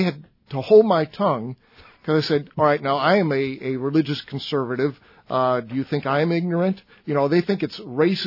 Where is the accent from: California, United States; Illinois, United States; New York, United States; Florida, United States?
Illinois, United States; Chicago; I grew up in Chicago. I'm a city guy.